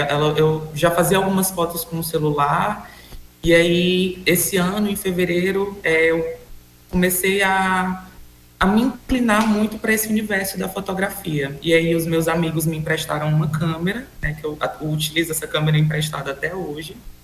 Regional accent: Cruzeiro do Sul, Acre, Brazil; eu sou daqui de Cruzeiro do Sul, do Acre

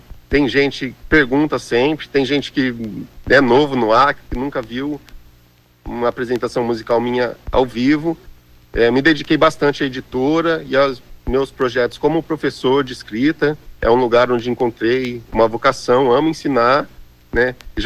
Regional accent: São Paulo, Brazil; Sérgio de Carvalho, que é um conterrâneo meu. Viemos da mesma pequena cidade do interior de São Paulo.

